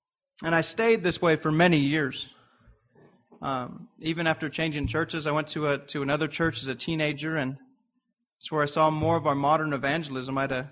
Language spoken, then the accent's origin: English; Swansboro, North Carolina, United States; We're from Swansboro, North Carolina.